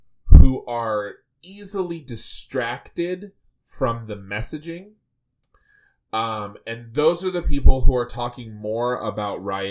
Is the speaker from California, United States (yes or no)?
yes; California, United States; the fact that I am both Christian and a Democrat is that I'm from California.